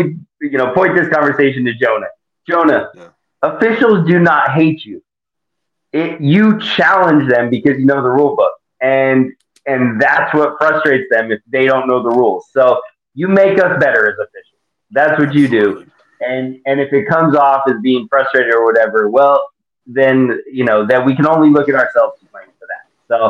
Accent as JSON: {"language": "English", "region": "Colorado", "country": "United States", "said": "just because I am from Colorado"}